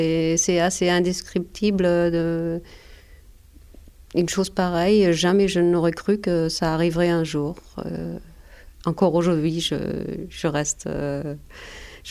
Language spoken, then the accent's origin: French; Germany; French is a second language; now in France; je vais pouvoir retourner, je suis française, rien ne va pouvoir m'arriver, je vais pouvoir revoir mes parents et tout ira bien. Mais en fait, la RDA n'accordait des visas qu'aux gens qu'elle voulait bien voir.